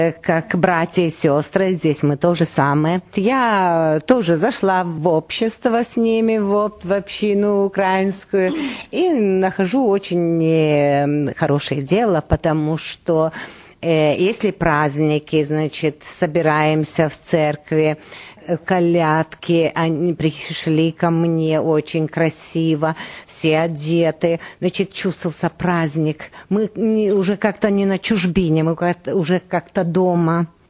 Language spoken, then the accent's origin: Ukrainian; Russia; Я дуже їй благодарна, тому що я з Росії.